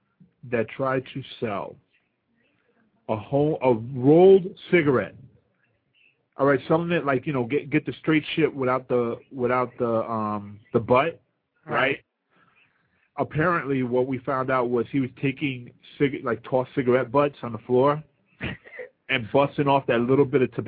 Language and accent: English; Coney Island, New York, United States; I forget about it, man. I grew up in Coney Island.